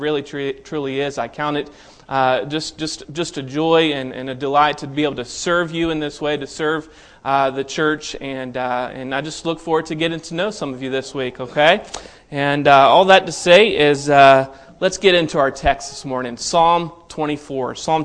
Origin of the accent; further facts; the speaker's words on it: Maryland, United States; also born or lived in Tennessee; And so born and raised in Maryland, and spent some time in Tennessee, did my undergraduate work there in Tennessee and outside of Knoxville, Tennessee.